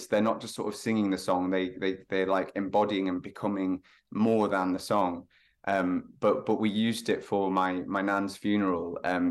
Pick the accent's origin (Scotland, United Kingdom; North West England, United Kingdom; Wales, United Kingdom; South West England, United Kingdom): North West England, United Kingdom; Lytham; No, I'm from the north, so a little town called Lytham, near Blackpool on the northwest coast.